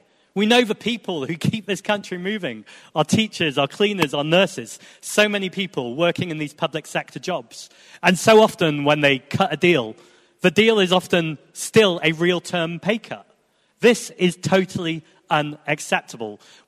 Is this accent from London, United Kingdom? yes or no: no; Manchester, North West England, United Kingdom; as a Mancunian speaking right now in the People's History Museum, I recognise the role that workers have played in this country.